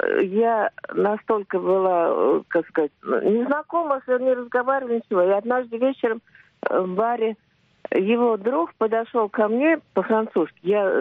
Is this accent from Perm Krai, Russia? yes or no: no; Moscow, Russia; Я просто сказала, что я из Москвы.